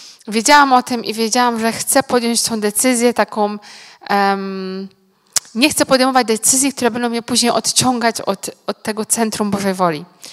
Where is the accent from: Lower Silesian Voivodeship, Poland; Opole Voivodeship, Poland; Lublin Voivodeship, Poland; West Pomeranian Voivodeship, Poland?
Lower Silesian Voivodeship, Poland; Polkowice; moved away as an adult; now in Uganda; Pochodzę z Dolnego Śląska, z Polkowic i od 11 lat mieszkam i służę w Ugandzie. Wyjechałam, jak miałam 23 lata i tam już zostałam.